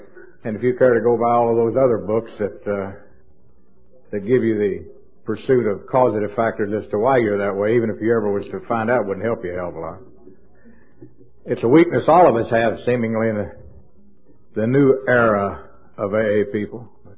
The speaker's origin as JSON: {"language": "English", "town": "Louisville", "region": "Kentucky", "country": "United States", "said": "I'm an alcoholic. I come from Louisville, Kentucky"}